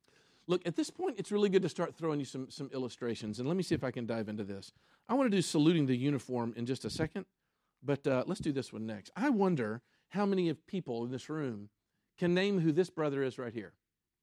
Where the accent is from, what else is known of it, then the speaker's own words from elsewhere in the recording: Memphis, Tennessee, United States; I grew up in Memphis, and I think that's what happened.